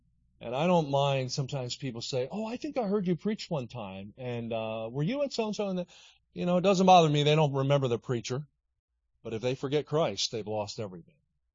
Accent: New Jersey, United States; So I learned in the Poconos growing up down near Philly. And I grew up in South Jersey, but we would ski in the Pocono Mountains.

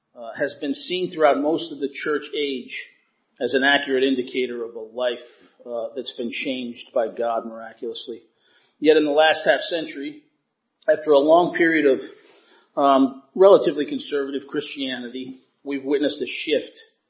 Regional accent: Rhode Island, United States; My wife Tanya and I grew up in Rhode Island and have been married for 34 years.

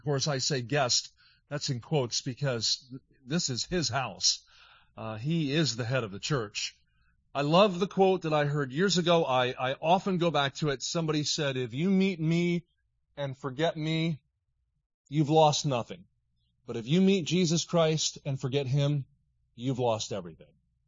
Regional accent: New Jersey, United States; So I learned in the Poconos growing up down near Philly. And I grew up in South Jersey, but we would ski in the Pocono Mountains.

